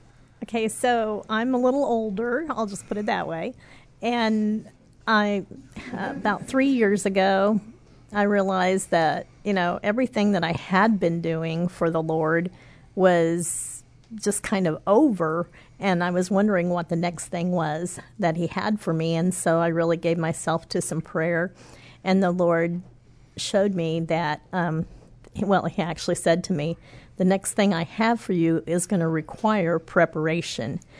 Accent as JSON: {"language": "English", "region": "Missouri", "country": "United States", "said": "I'm from Northwest Missouri."}